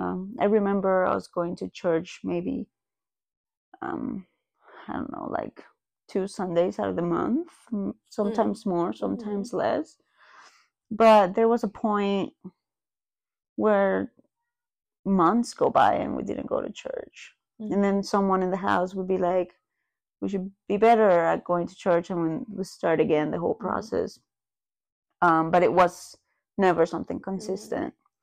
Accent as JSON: {"language": "English", "town": "Barranquilla", "region": "Atlántico", "country": "Colombia", "said": "So I'm from Colombia originally, from a little town called Barranquilla. I think it's the best town actually in Colombia."}